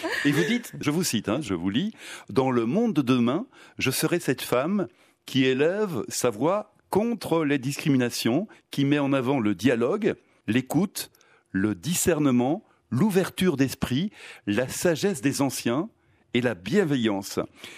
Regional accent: Belgium; chez nous, en Belgique.

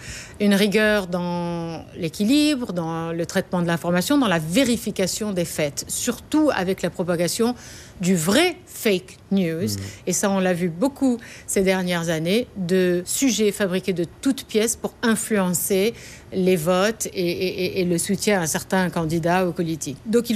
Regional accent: Paris, Île-de-France, France; also born or lived in United States; now in London, United Kingdom; Alors je suis d'origine syrienne, mes parents sont tous les deux syriens d'Alep. Je suis née aux États-Unis et j'étais élevée en France pendant mon enfance et mon adolescence, mais je vis depuis maintenant 12-13 ans à Londres. C'est la ville où j'ai vécu le plus longtemps en dehors de Paris.

